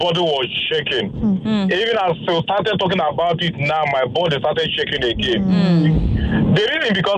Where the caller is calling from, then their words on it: Lagos, Nigeria; I'm calling from Lagos.